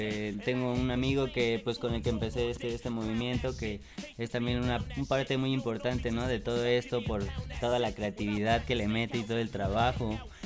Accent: State of Mexico, Mexico; now in Jalisco, Mexico; vengo del Estado de México, pero ya llevo un rato aquí radicando en lo que es Jalisco, los Altos de Jalisco, ¿no?

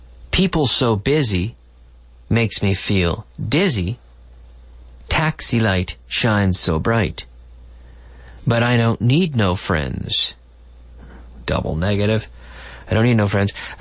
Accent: Liverpool, Nova Scotia, Canada; Now, my hometown is called Liverpool, where I am right now. I'm in Liverpool, but Liverpool, Canada. And I'm recording today's show from Liverpool, Canada, my hometown. I grew up here.

